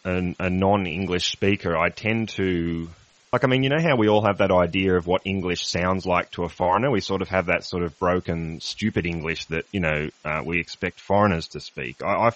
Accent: Australia; because I'm an Australian, maybe the American accent fools me.

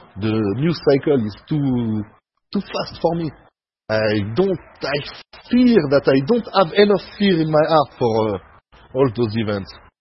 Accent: France; accent: French; English is a second language; Got to try to better my English accent. My French accent got to disappear.

